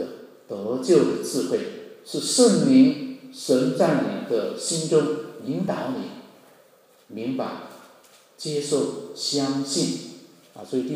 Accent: Hong Kong; 我是在一个教会的学校啊，我老家是香港啊，有很多教会的学校

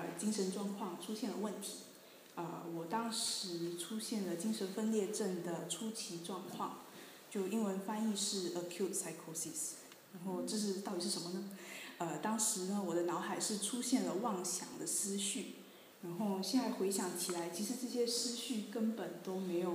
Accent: Singapore; moved away as an adult; now in Basel, Switzerland; 就我来自新加坡，然后我是2011年的时候来瑞士深造，然后我现在在巴塞尔大学生物中心做研究工作，然后我是希望明年的春天可以毕业回国。

